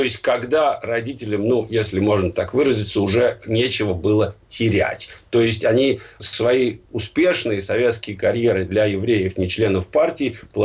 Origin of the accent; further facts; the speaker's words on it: Moscow, Russia; born there; когда я родился, разумеется, в Москве, мои родители принадлежали к прослойке советской еврейской интеллигенции